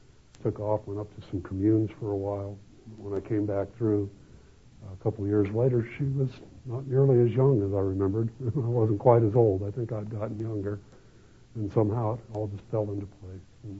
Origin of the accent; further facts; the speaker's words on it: Los Angeles, California, United States; I grew up in East Los Angeles with Catholic schools all over and very Catholic culture.